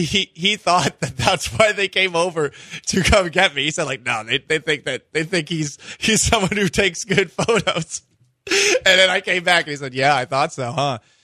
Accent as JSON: {"language": "English", "region": "Texas", "country": "United States", "said": "I'm from Texas."}